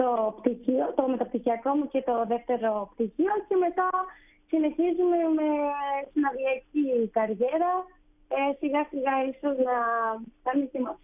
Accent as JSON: {"language": "Greek", "region": "Crete", "country": "Greece", "said": "Αλλά δυστυχώς, επειδή είμαι από την Κρήτη"}